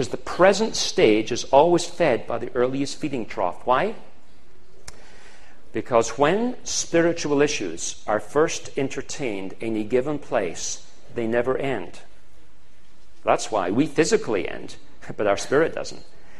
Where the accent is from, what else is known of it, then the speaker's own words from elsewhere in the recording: Scotland, United Kingdom; I come from Scotland, as you obviously know now. The large part of my background is Celtic.